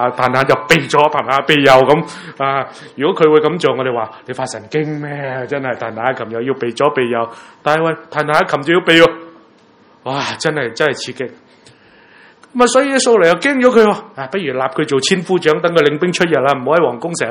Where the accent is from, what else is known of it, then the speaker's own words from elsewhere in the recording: Guangdong, China; 即係好似我哋广东人车车声啦